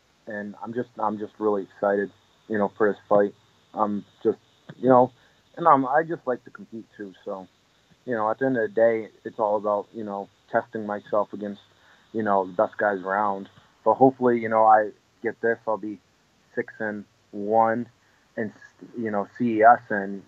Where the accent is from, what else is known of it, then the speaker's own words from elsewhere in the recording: Springfield, United States; I don't golf. I'm from Springfield, man. I don't golf.